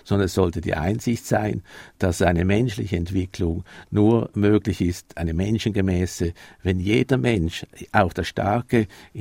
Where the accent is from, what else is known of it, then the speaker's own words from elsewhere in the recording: Switzerland; arbeite ich auch als Schweizer in Europa seit 20 Jahren